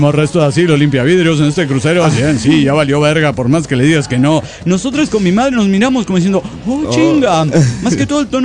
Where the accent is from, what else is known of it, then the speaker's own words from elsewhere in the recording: Guadalajara, Jalisco, Mexico; Soy la morra tapatío de Guadalajara, Jalisco, México.